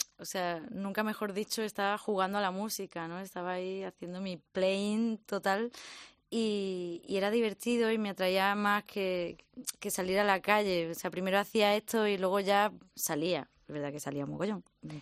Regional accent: Linares, Andalusia, Spain; born there; Es que nací en Linares y veraneábamos en La Cruz, que estaba a un kilómetro.

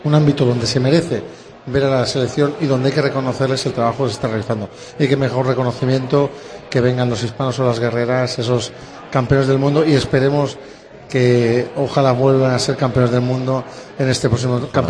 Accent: Spain; somos españoles

